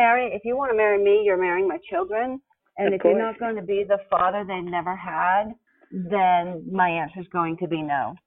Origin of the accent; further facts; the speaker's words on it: Alabama, United States; And so I said I was from Alabama, and a chat box came up, and we began talking